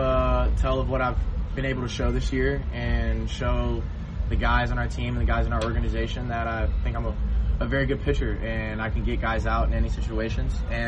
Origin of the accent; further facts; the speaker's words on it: Atlanta, Georgia, United States; I'm from Atlanta, so those guys always get me going